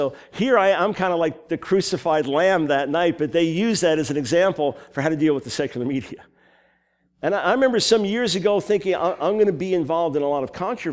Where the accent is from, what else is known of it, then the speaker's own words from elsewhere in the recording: New York, United States; I'm a New Yorker. I'm in New Jersey.